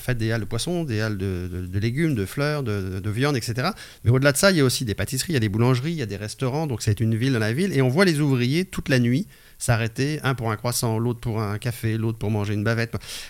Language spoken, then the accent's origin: French; France; En fait, même en tant que Français, on sait ce que c'est la nuit à Rungis